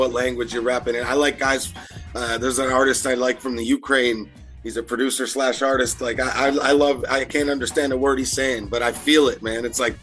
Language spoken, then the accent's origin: English; Niagara, Ontario, Canada; also born or lived in Toronto; I'm actually from Niagara. Like, I got to claim Niagara because that's where I really grew up. I mean, I did live in Toronto, the Toronto area for a while as a kid